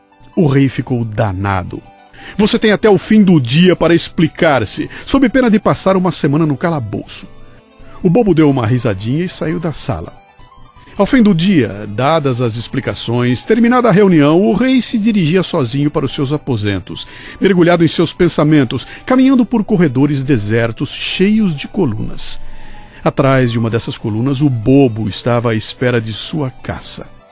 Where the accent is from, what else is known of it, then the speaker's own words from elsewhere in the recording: Minas Gerais, Brazil; me lembrei com saudade da minha infância em Minas.